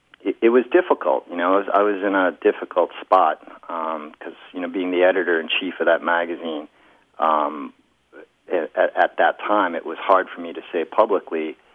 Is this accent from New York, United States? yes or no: no; Boston, Massachusetts, United States; I grew up in Boston, and everybody played hockey.